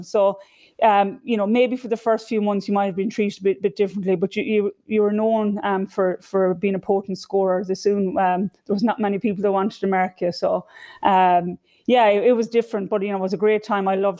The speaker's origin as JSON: {"language": "English", "region": "County Mayo", "country": "Ireland", "tie": "born or raised there", "said": "I grew up obviously in Cairn O'Connor, a rural village just outside Castlebar."}